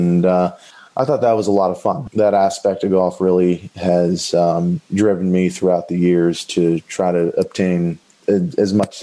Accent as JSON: {"language": "English", "region": "Pennsylvania", "country": "United States", "tie": "born or raised there", "said": "I'm from Northeast Pennsylvania, grew up very blue collar, and I'm extremely thankful for that."}